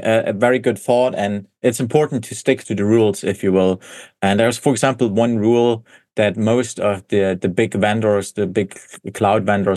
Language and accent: English; Germany; I'm from Germany, right? So if you look here in Germany, they're always a little bit resistant, right, to some of that stuff.